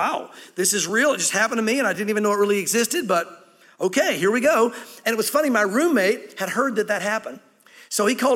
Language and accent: English; the South, United States; if you were like me, like growing up in the South, I was told that the outpouring of the Spirit and the gifts and things were not for today.